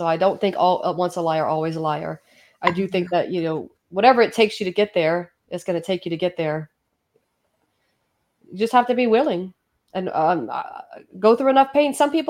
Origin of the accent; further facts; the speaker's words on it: the South, United States; It must be from where I'm from the South.